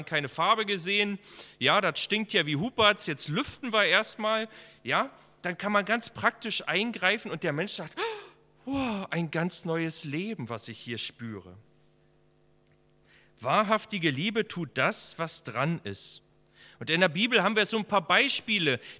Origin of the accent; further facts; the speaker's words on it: Templin, Brandenburg, Germany; In meiner Kindheit, als ich aufgewachsen bin in Templin